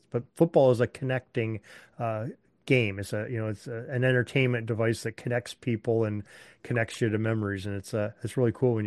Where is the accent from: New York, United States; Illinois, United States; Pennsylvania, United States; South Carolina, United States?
Pennsylvania, United States; Of course, I'm from Western Pennsylvania. The Steelers were at their dynasty at that point.